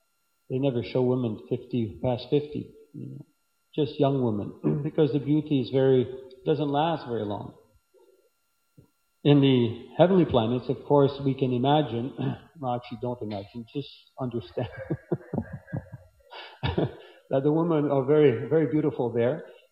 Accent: Canada; I'm from Canada, so in Canada, you see a lot of things made in Canada, we're very proud.

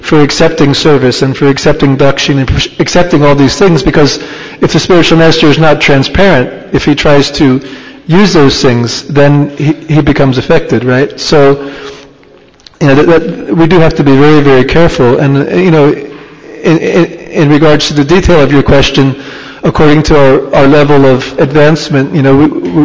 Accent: United States; You know, just like I come from the States

